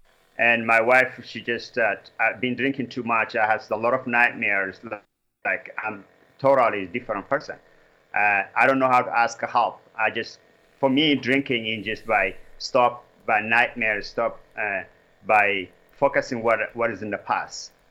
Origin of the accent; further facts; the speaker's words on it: Eritrea; English is a second language; I'm from Eritrea, but I'm fighting from Ethiopia. So I'm just fighting with all my brothers and friends, this civil war.